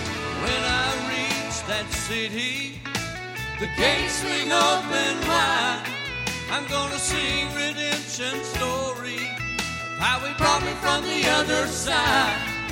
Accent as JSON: {"language": "English", "town": "Troy", "region": "North Carolina", "country": "United States", "said": "I'm from Troy, North Carolina."}